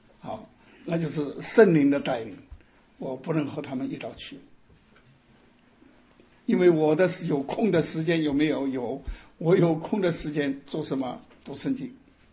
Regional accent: Sichuan, China; 因为我是四川人，天津有一个四川同乡会，也有一份奖学金给南开大学，就是奖励我们四川的学生

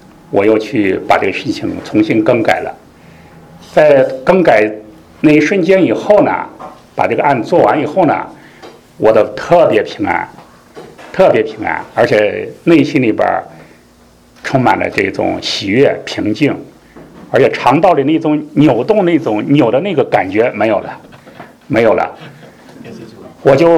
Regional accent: Xi'an, Shaanxi, China; 我是来自中国西安，西安在东边有个白鹿原，白鹿原拍成电影，我就是从那个地方出生的，直到考大学，直到工作。

